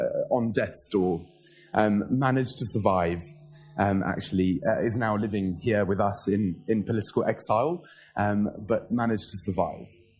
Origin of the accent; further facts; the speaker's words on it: Lebanon; Oh, I'm from Lebanon, for those of you that don't know.